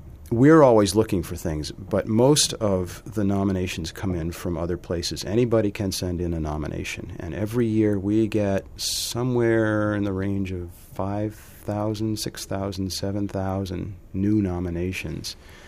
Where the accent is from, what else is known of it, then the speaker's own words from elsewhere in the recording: United States; I'm American, remember, so I'm terribly ignorant about how to do these things properly.